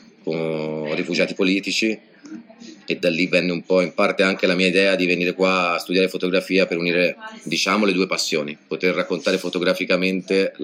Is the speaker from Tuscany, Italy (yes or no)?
yes; Tuscany, Italy; now in Madrid, Spain; Sono toscano, non mi manca questo aspetto, già in Italia non mi mancava